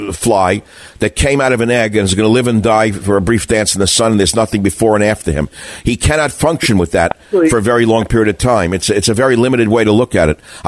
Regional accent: New York, United States; I grew up in New York. I had a few gay friends.

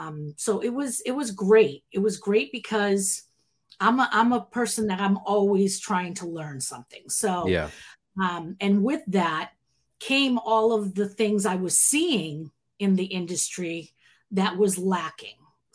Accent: Boston, Massachusetts, United States; now in Florida, United States; You sure did. I'm from Boston, actually. I lived in Massachusetts my whole life. Yeah. I've been in Florida only a couple of years, so.

